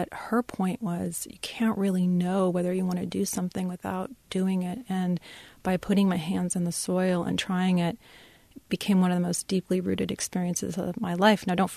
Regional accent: California, United States; even though I grew up in the Bay Area

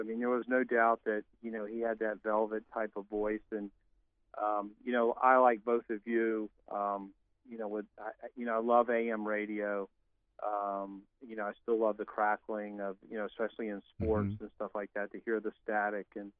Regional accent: Atlanta, Georgia, United States; Well, actually, the first time, you know, I grew up in Atlanta.

